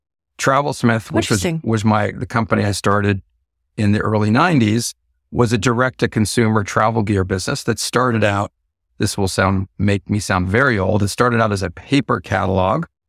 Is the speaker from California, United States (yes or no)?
yes; California, United States; I'm from the Bay Area, but I didn't start a tech company.